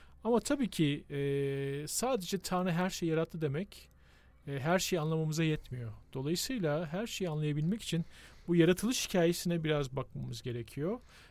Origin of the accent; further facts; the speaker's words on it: Istanbul, Turkey; born there; Ben 1980 İstanbul doğumluyum.